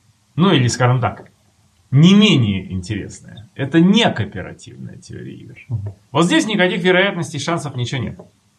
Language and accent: Russian; Veliky Novgorod, Novgorod Oblast, Russia; Я из Великого Новгорода, мне берут билет до Москвы